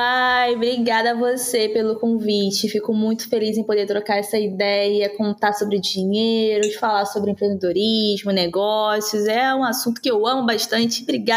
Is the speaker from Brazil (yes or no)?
yes; Nova Iguaçu, Rio de Janeiro, Brazil; born there; a gente mora pertinho, né, que é no Rio de Janeiro, e muito próximo, assim, eu nasci em Nova Iguaçu, assim, na Baixada Fluminense, né, no estado do Rio de Janeiro